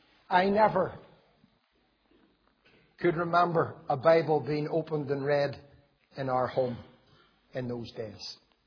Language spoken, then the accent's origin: English; Belfast, Northern Ireland, United Kingdom; I'm not a country man, although I live in the countryside now, but I'm born and brought up in Belfast, in a rough, tough neighbourhood that often hits the headlines even yet, in a place called Taggart's Bay.